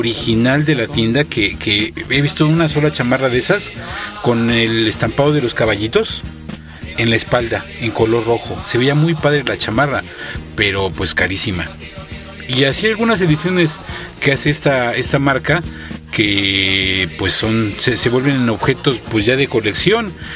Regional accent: Mexico; y pues destacamos en esto como mexicanos

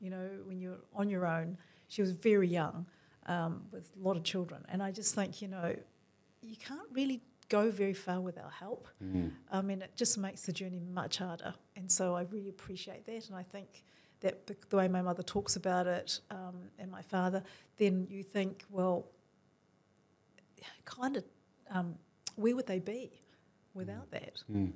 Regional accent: Auckland, New Zealand; there weren't many Asian people in my neighbourhood. I grew up in Blockhouse Bay, New Windsor, and there were really only two coloured families, us, the Chinese family, and one Māori family.

